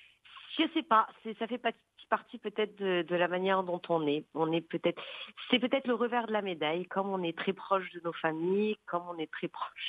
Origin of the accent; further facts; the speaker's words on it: Morocco; On est dans une société marocaine, je le dis bien, et je suis marocaine.